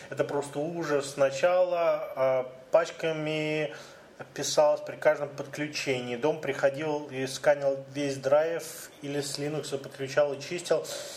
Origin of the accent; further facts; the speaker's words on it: Ukraine; Я из Украины, тут не так много людей, способных написать такую вещь